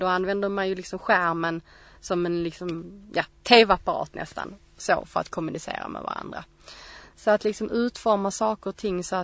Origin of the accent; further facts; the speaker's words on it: Skåne, Sweden; jag är ju inte bara blind, utan jag är ju också kvinna och jag är ju från Skåne